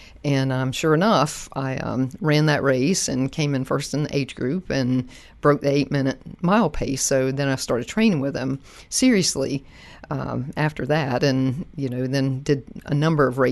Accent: Wilmington, North Carolina, United States; Sure. So I'm from Wilmington, North Carolina. I was a three-sport athlete in high school.

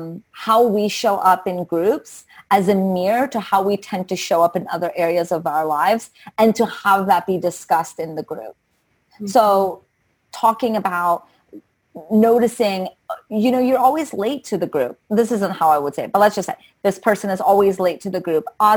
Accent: Brazil; I grew up Catholic. I'm from Brazil, so I grew up Catholic, but I actually got into Wicca when I was 7 years old

